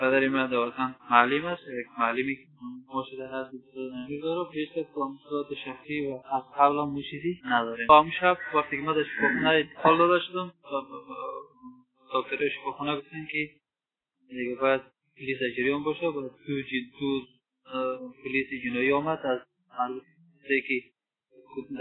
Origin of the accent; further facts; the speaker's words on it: Baghlan, Afghanistan; ما از بغلان هستم از عراق